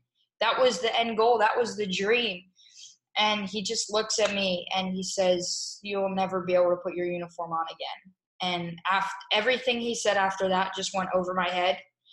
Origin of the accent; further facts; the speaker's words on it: Wellington, Florida, United States; also born or lived in Davie; I was born in Davie, Florida. and we moved up to Wellington, Florida, where I am now, when I was about 3 and a half.